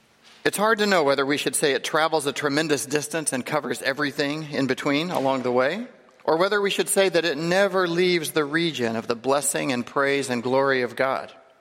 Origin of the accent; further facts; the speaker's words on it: California, United States; I am from California, where this weather is a nice change of pace.